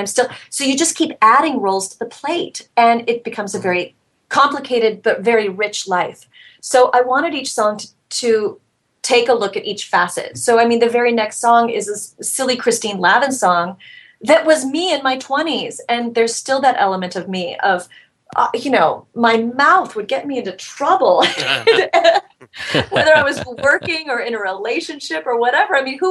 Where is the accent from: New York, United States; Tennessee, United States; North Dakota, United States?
New York, United States; Jason and I are the same age, and we grew up together in New York. Do you know, we came of age at the same time in New York